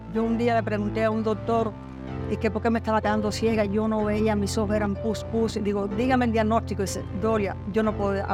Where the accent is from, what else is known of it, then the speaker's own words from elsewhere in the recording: Cuba; born there; Bueno, yo nací en Cuba y yo era una mujer normal, igual que las demás.